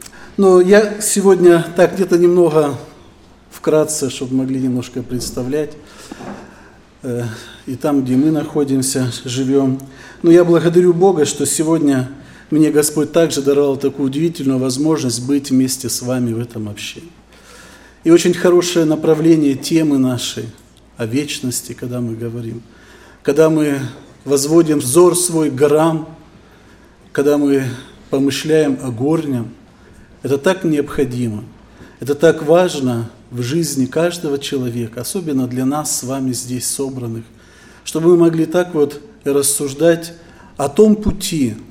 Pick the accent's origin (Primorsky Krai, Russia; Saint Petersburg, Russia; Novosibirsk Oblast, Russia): Primorsky Krai, Russia; Ussuriysk; Я из Приморского края, город Уссурийск. Мне однажды в своей жизни пришлось в малолетнем возрасте выехать из Приморского края и несколько лет жить в другой местности. Это ближе к Поволжью туда.